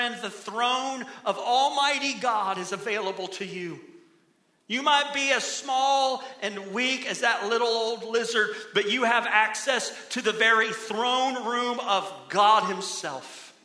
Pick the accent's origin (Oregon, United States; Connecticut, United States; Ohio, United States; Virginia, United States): Ohio, United States; now in Florida, United States; Now, as a kid growing up in Ohio, I never quite understood the example of a lizard getting into a king's palace. But now, having lived in Florida for over 20 years, I get it.